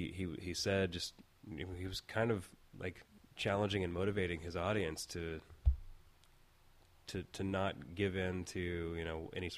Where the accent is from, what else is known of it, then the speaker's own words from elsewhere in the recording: Texas, United States; I'm from Texas. I'm from Texas.